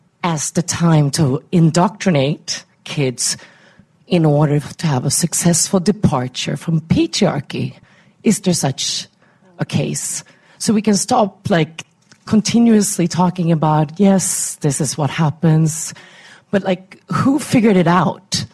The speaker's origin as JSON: {"language": "English", "country": "Sweden", "said": "And I'm from Sweden, it so happens, but I've worked all over the world."}